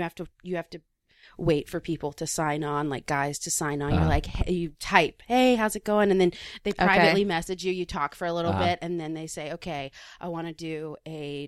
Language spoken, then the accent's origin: English; Virginia, United States; now in Los Angeles, United States; Because I'm from Virginia. I was like, this is my last winter here.